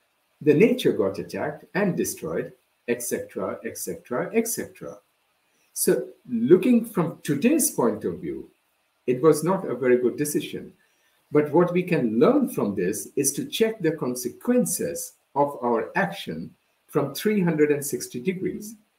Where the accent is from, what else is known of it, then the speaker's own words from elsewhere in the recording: India; when I was young and growing up in India